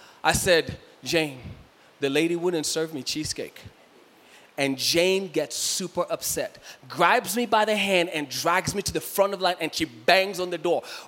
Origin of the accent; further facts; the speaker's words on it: Kenya; accent: Kenyan; maybe she doesn't understand my Kenyan accent.